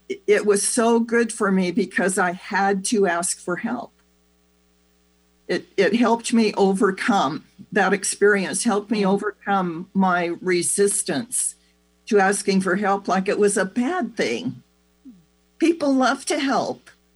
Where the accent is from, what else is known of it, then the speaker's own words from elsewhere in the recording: United States; But one of the kind of the do-it-yourself culture that we grew up with in America, it's this belief that I should know how to take care of myself without help.